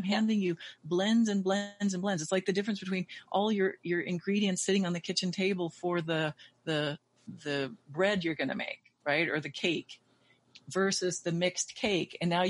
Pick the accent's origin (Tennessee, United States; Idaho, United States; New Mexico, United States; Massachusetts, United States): New Mexico, United States; also born or lived in New York; I'm from New Mexico, but I lived in New York in the Keith Haring days, in the, you know, Basquiat days.